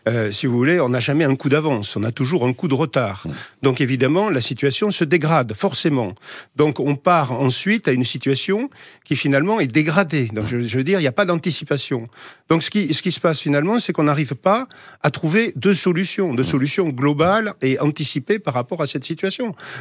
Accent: Toulouse, Occitanie, France; born there; Je suis né à Toulouse, ma femme est née à Toulouse, mes enfants sont nés à Toulouse. Je suis originaire donc de la Haute-Garonne, du Tarn, de l'Ariège et de l'Aveyron.

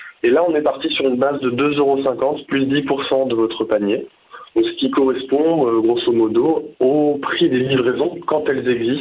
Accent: La Roche-sur-Yon, Pays de la Loire, France; moi, je suis vendéiss. Hein. Donc, je suis né à La Roche-sur-Yon, et en fait, on a habité toujours dans les zones rurales à côté.

